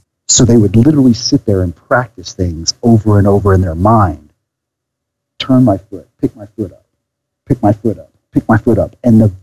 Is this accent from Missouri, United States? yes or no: no; Alabama, United States; I'm not from the West Coast. I was born and raised in Alabama. I lived my formative years in a small town in Alabama